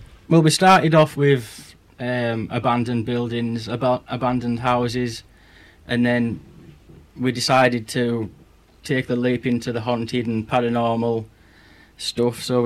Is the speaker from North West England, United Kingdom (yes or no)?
yes; North West England, United Kingdom; Yeah, so we're from Cumbria.